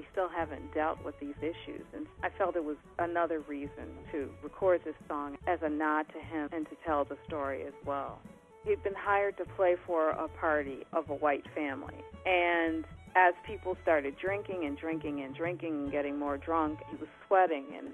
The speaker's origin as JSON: {"language": "English", "town": "Detroit", "region": "Michigan", "country": "United States", "tie": "born or raised there", "said": "I grew up in Detroit, Michigan. But every summer, we would drive down to Alabama. So I would spend my summers with my grandmother, with my cousins"}